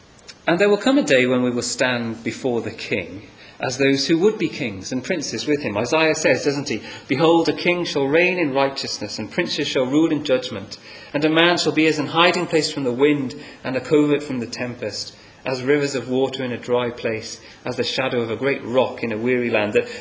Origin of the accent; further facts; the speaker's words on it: Wales, United Kingdom; now in Yorkshire, United Kingdom; He's from Wales, and you know what we're like from Wales. We're all quite strong. No one believes me. I'm in Yorkshire, aren't I?